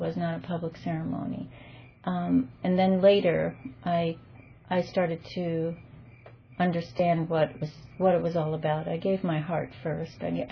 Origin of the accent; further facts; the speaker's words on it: New York, United States; I grew up in New York. Both my parents are Jewish. My father's family comes from Russia. My mother's from Vienna.